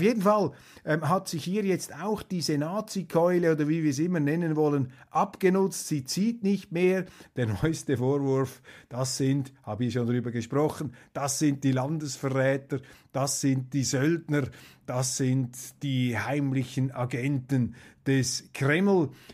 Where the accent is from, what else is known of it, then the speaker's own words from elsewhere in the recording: Switzerland; verwundert mich jetzt einfach als Schweizer.